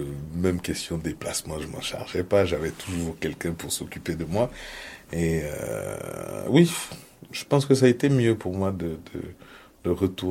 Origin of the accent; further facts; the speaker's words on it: Côte d’Ivoire; moved away as an adult; now in France; je suis parti, j'ai quitté la Côte d'Ivoire pour aller à Angers. À la fac de droit.